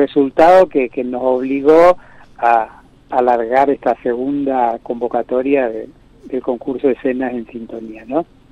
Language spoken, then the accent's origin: Spanish; Colonia Carlos Pellegrini, Corrientes, Argentina; Yo soy de Colonias Carlos Pellegrín.